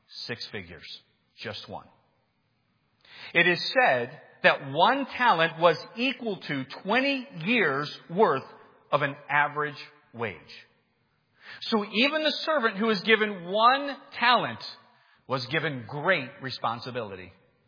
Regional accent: United States; I began to realize the privilege I had of growing up in the United States

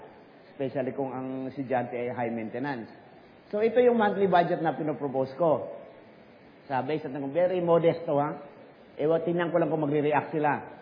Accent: Mindanao, Philippines; Ganon kahirap noon kasi I'm from Mindanao. We are 8 children.

